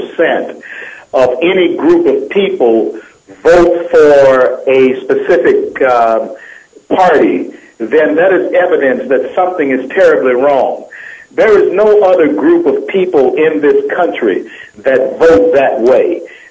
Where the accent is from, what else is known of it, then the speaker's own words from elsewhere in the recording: Louisiana, United States; I'm born and raised in Louisiana. … from Cane River all the way down to New Orleans.